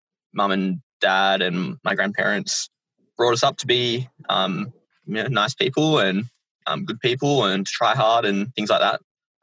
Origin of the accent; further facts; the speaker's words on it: Penrith, New South Wales, Australia; I grew up in Penrith, in the north of Penrith, in a place called Warrington Downs, kind of halfway between Penrith and St. Mary's. And I'm actually in the area at the moment.